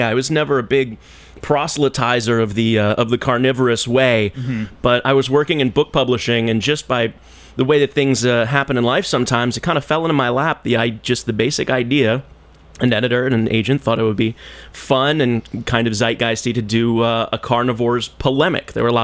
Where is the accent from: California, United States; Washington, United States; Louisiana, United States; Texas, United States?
Louisiana, United States; New Orleans; also born or lived in Gainesville, Florida; I was born in Gainesville, Florida. Mm-hmm. By the time I was about one, I moved with my family. We moved back to Louisiana. Both of my parents are from Louisiana. Mm-hmm. And I grew up in New Orleans.